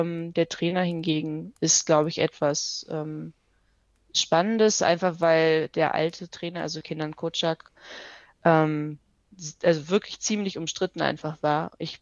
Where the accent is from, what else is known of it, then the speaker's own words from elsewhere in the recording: Hanover, Lower Saxony, Germany; now in Austria; Ja, ich komme ursprünglich aus Hannover.